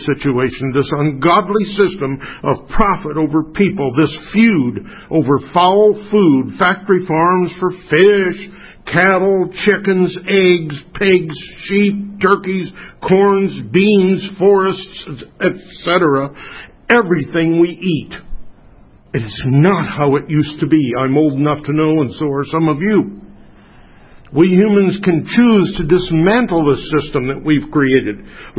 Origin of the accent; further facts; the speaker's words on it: Ames, Iowa, United States; I'm from Ames.